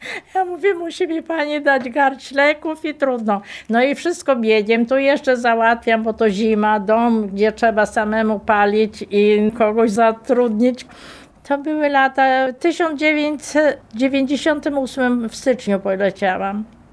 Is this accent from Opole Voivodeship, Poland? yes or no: no; Malice, Lublin Voivodeship, Poland; Ja mówię, że z Lublina, ale pochodzę nie z Lublina, tylko mówię z Malic Hrubieszowskiego.